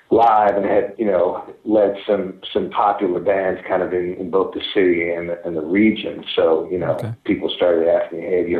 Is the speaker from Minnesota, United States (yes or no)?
yes; Maplewood, Minnesota, United States; also born or lived in St. Paul; Born and raised in St. Paul, Minnesota. Actually, technically, we moved to the suburbs of St. Paul when I was in fourth grade, so I grew up in a little town called Maplewood.